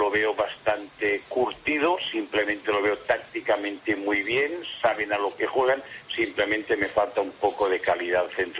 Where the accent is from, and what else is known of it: El Prat de Llobregat, Catalonia, Spain